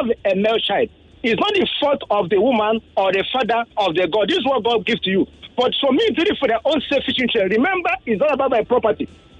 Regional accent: Imo, Nigeria; I'm from Imo State

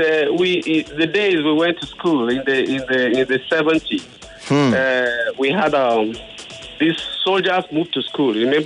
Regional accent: Ogoja, Cross River, Nigeria; I grew up in somewhere in Cross River, from Ogoja area, you know.

